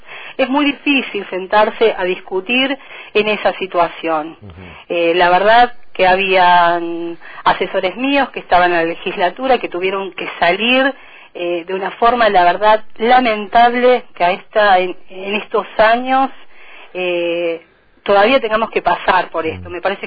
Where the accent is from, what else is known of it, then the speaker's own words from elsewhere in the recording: Río Grande, Tierra del Fuego, Argentina; Soy de Río Grande, participé muchas veces de los paros